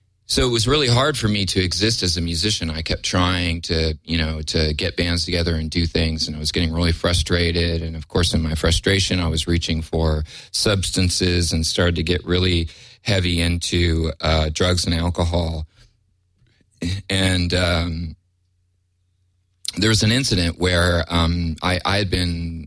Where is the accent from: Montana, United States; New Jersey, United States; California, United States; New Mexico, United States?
California, United States; I'd been out in Los Angeles for 20-plus years. I'm from California and been playing in bands and playing music.